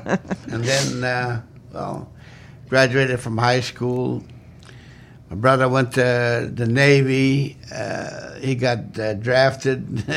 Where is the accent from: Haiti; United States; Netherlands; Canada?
Netherlands; 's-Hertogenbosch, North Brabant; moved away; I grew up in Seto van Bos in the Netherlands, which is the home of Hieronymus Bosch. My brother, we were born right there.